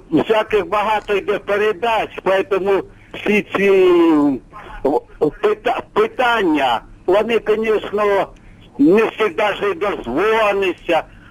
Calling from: Melitopol, Zaporizhzhia Oblast, Ukraine; я з Мелітополя.

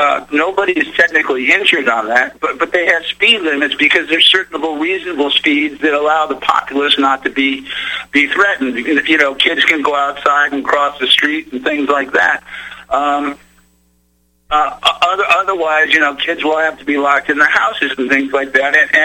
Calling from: Valley Forge, Pennsylvania, United States; Good, thank you very much. I'm calling from Valley Forge.

